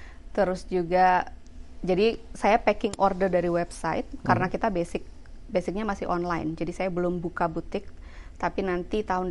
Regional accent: Salatiga, Central Java, Indonesia; Iya, saya dari Salatiga, besar di Salatiga.

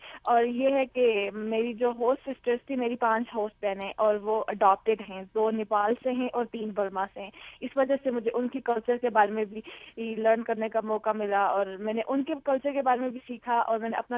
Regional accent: Pakistan; Urdu is a second language; now in United States; میں سوچتی ہوں میں ویسی نہیں بدل رہی جیسے میں پاکستان سے آئی تھی. میں کافی چینج ہو گئی ہوں، زیادہ ریسپانسبل ہو گئی ہوں، زیادہ میچیور ہو گئی ہوں یہاں پہ.

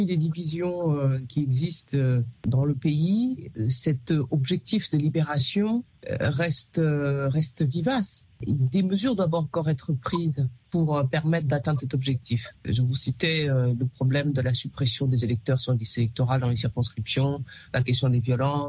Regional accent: Dakar, Senegal; je suis né au Sénégal, j'ai grandi à Dakar, en face de l'île de Gorée

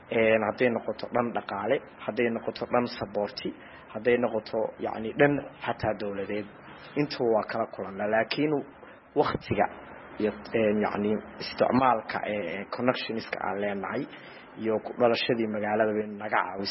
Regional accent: Galkayo, Mudug, Somalia; anugu Galkacyo ayaan ku dhashay, intaasaan kul ekaaday oon ku koray

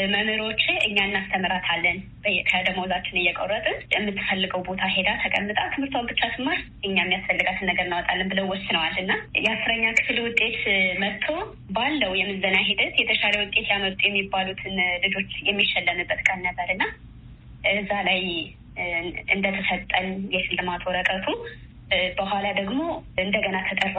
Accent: Amhara, Ethiopia; ተወልጄ ያደኩት በገጠር አካባቢ ነው፣ ደቡብ ጎንደር ላይጋይንት ወረዳ ውስጥ ሆኖ ደስኳ ይባላል እኔ ያደኩበት ሰፈር ማለት ነው። እና ከልጅነቴ ያደኩት ጠንካራ ገበሬ ማህበረሰብ ውስጥ ነው።

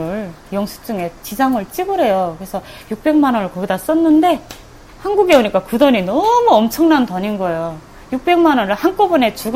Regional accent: North Korea; moved away; 내가 북한에서 살았을 때는

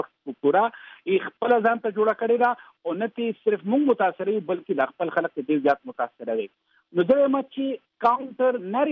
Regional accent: Khyber Pakhtunkhwa, Pakistan; د پښتون قوم مونږ دواړه پښتانه یو د مونږ نن وګورو نو د نن نه لکه چې کله دا طالب انزیشن او ترګری او د مونږ په وطن کې صوفي محمد او دا کیسې نشي نه وي

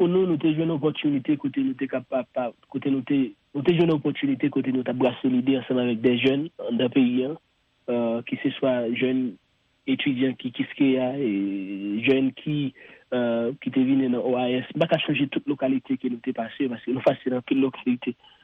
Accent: Haiti; Je suis haïtien, je pense que je suis à côté, moi, je suis dans le pays d'Haïti, je suis à la caille

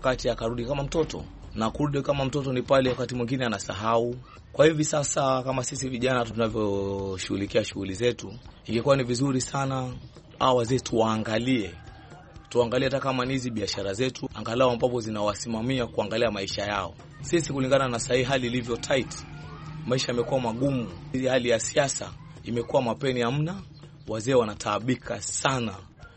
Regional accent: Kenya; also born or lived in Uganda; Mimi ni mzaliwa wa Uganda, lakini nimelelewa Kenya.

